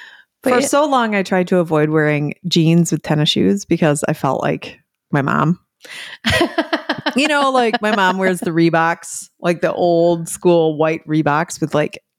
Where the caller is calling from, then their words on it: Wisconsin, United States; We're reporting from Wisconsin, if you haven't heard.